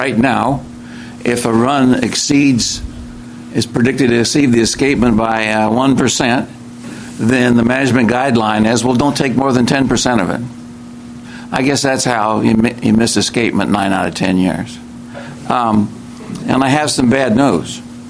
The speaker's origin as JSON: {"language": "English", "town": "South Bend", "region": "Washington", "country": "United States", "said": "from South Bend, Washington."}